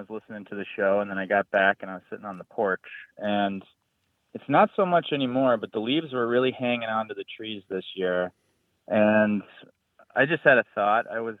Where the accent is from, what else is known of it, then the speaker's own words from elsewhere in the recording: Madison, Wisconsin, United States; I'm from Madison, Wisconsin.